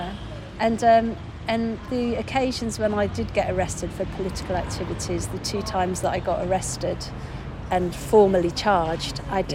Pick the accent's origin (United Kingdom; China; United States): United Kingdom; Sheffield, Yorkshire and the Humber; I think I was from Sheffield, and so there was the miners' strike which came along